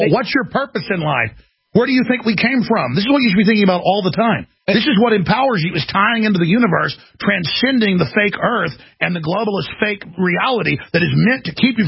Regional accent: Dallas, Texas, United States; So, I mean, I grew up in Dallas. I was a wild child, you know

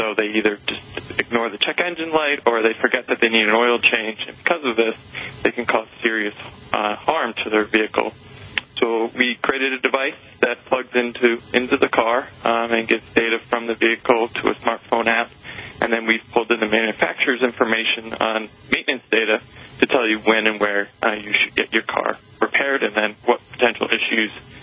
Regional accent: Nantucket, Massachusetts, United States; I am from Massachusetts. I'm a native of Nantucket Island.

